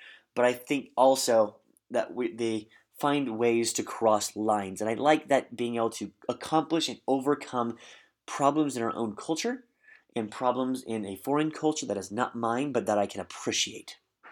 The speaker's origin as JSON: {"language": "English", "region": "Nebraska", "country": "United States", "tie": "born or raised there", "said": "I'm from Nebraska. I grew up in a small town of barely over 1,000 people. I grew up with my large family, and three sides of my house were cornfields."}